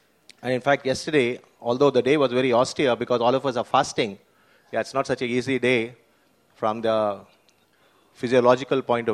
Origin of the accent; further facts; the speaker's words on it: South India, India; because I come from South India.